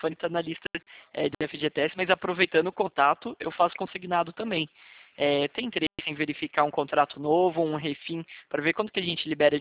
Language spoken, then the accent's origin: Portuguese; São José dos Campos, São Paulo, Brazil; Eu sou aqui de São José dos Campos.